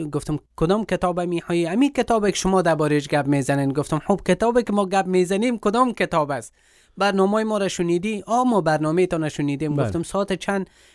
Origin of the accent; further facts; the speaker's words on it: Afghanistan; چرا که خودم افغان هستم، مردم افغان هستن،